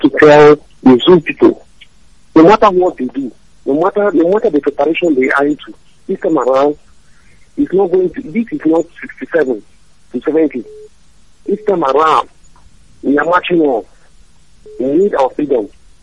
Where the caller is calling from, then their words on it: Owerri, Imo, Nigeria; I'm calling from Owerri.